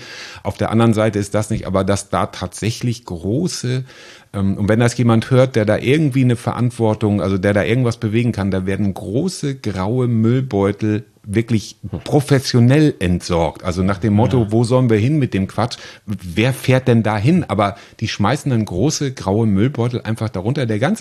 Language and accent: German; Schleswig-Holstein, Germany; now in Solingen, Germany; bin ich ja gestern aus Solingen in meine alte Heimat hierher gefahren und so ein kleiner Stopp am Nord-Ostsee-Kanal gehört dann auch dazu.